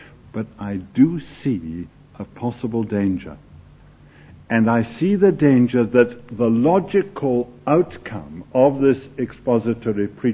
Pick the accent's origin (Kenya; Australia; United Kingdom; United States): United Kingdom; Scotland; Of course, I'm a Scot.